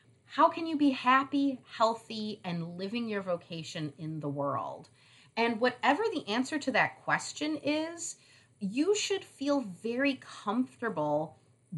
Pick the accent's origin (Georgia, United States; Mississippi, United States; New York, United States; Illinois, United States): Illinois, United States; Chicago; I'm from Chicago. Love it. Love Chicago.